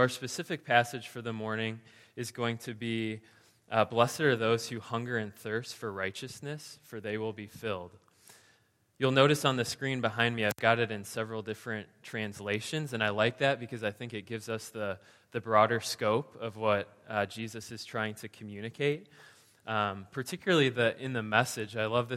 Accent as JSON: {"language": "English", "town": "Chicago", "region": "Illinois", "country": "United States", "said": "I hail from Chicago, the greatest city on the face of the earth, partly because the food there is amazing."}